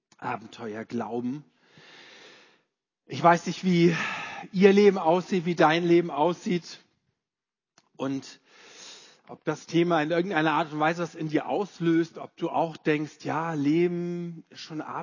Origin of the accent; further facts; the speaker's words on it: Hamburg, Germany; Also ich komme aus Hamburg und bin da in einem Vorort aufgewachsen, es gehört noch zu Hamburg, den Namen Poppenbüttel. Gibt's wirklich und ich bin in Hummelsbüttel zur Schule gegangen.